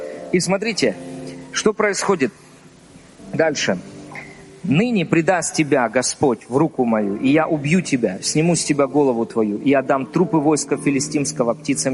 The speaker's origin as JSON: {"language": "Russian", "town": "Donetsk", "region": "Donetsk Oblast", "country": "Ukraine", "tie": "born or raised there", "said": "я вырос в Донецке, в Донецкой области. Кто знает, ну, я жил рядом с Инакиевым. Инакиево."}